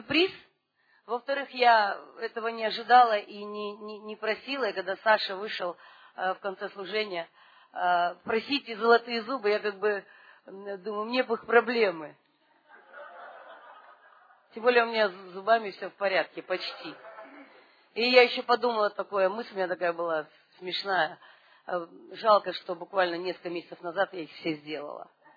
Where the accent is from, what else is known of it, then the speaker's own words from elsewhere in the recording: Riga, Latvia; меня многие знают. Я из Риги.